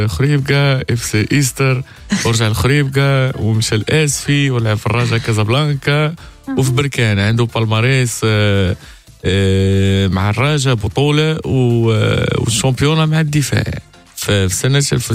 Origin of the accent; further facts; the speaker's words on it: Tunisia; حيت دابا انا تونسي